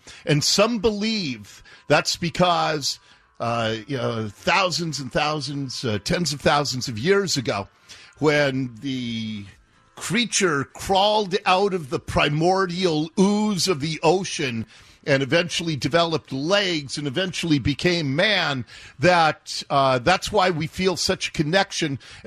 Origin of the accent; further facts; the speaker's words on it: Seattle, Washington, United States; Finney Ridge is just east from where I grew up in Ballard. Finney Ridge is up near the Woodland Park Zoo. It's a nice little old Seattle neighborhood.